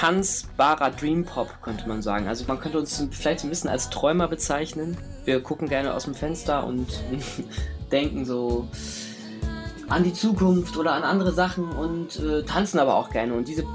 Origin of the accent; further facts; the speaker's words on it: Lower Saxony, Germany; wir kommen aus Hannover und Braunschweig